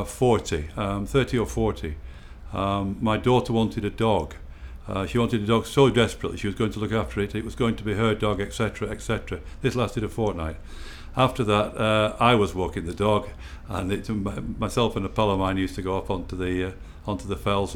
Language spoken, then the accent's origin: English; Clitheroe, North West England, United Kingdom; I'm 66 years old and I come from Clitheroe in Lancashire.